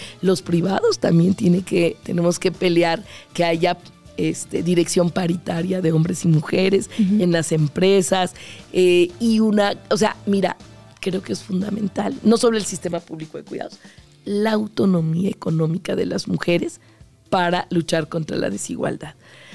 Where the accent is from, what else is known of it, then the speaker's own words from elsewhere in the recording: Mexico City, Mexico; Yo amo esta ciudad, soy chilanga